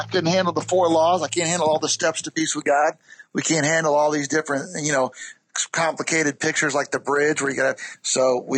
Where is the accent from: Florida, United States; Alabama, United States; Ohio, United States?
Florida, United States; also born or lived in Louisville, Kentucky; Well, as I said, I grew up in Florida. Ended up going to Southern Seminary. Lived in Louisville, Kentucky for 15 years.